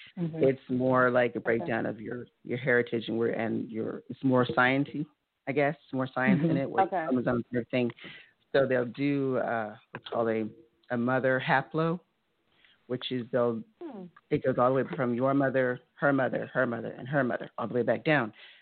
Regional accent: New Orleans, Louisiana, United States; also born or lived in San Antonio; I grew up in San Antonio. So cool. I'm from New Orleans, but we lived in San Antonio for 20 years.

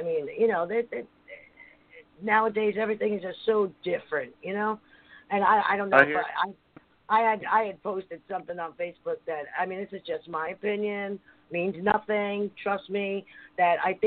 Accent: Harrison, New Jersey, United States; Yeah, I'm originally from Harrison.

